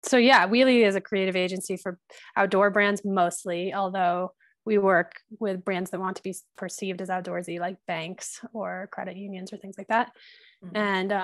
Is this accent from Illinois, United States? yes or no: no; Fort Collins, Colorado, United States; now in Crested Butte, United States; I currently live in Crested Butte, Colorado. I'm from Fort Collins, Colorado, which is about, I don't know, 5 hours away from here